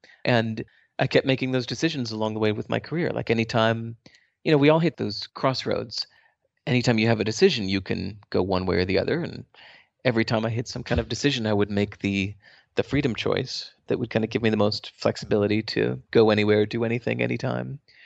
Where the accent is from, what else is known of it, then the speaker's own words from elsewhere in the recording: Berkeley, California, United States; born there; Born in Berkeley, California, 1969, and moved around a lot.